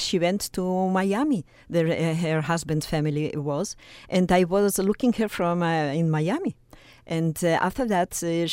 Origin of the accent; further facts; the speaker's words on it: Vilnius, Vilnius County, Lithuania; accent: Russian; now in Israel; My accent is Russian. I came to Israel from Lithuania, from Vilnius, in 1968, and I'm still there.